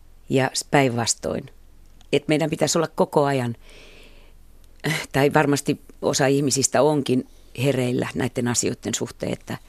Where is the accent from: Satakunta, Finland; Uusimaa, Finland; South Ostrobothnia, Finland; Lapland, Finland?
Uusimaa, Finland; Helsinki; muutin Kirkkokadulta sitten omilleni. Niin se Kruununhaka muutenkin kaupungin osana on tärkeä